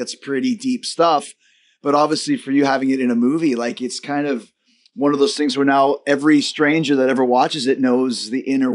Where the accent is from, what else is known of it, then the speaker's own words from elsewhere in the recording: Canada; Let's kind of start because I'm Canadian, mm-hmm, and I have been skiing since I was 8 years old.